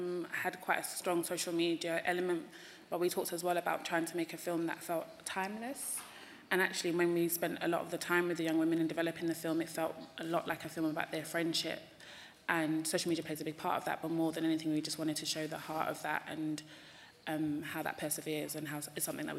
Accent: London, United Kingdom; I'm from Hackney. I'm from Hackney, London, East London, where the film is set

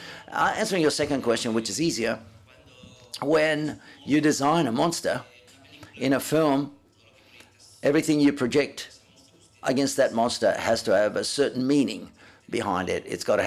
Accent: Cabezón de la Sal, Cantabria, Spain; also born or lived in Madrid; I'm from Madrid, for example, but I come from Cabezón de la Sal. And for me, Cabezón de la Sal is the place where I come from

